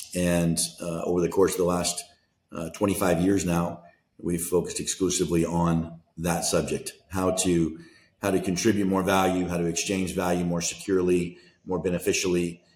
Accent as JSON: {"language": "English", "region": "Washington", "country": "United States", "tie": "born or raised there", "said": "I grew up in the Pacific Northwest in a very small town, about 2 hours outside of Seattle, Washington"}